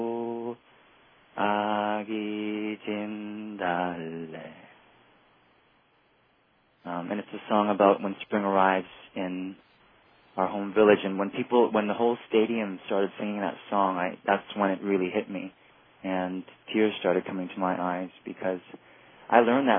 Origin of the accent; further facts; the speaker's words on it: Canada; born there; I was born in Canada. I'm a second generation Korean